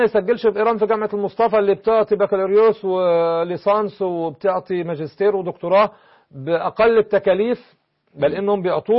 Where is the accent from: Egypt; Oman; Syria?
Egypt